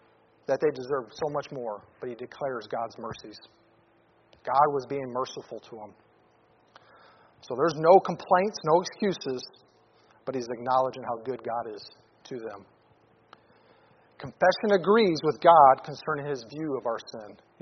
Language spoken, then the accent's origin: English; Detroit, Michigan, United States; You know, I used to listen to music growing up in Detroit.